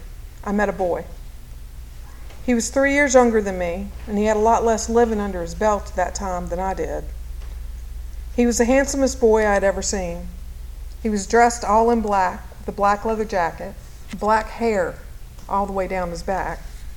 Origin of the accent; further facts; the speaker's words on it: Virginia, United States; accent: Virginia twang; After about the second glass, my Virginia twang becomes pronounced and unmistakable.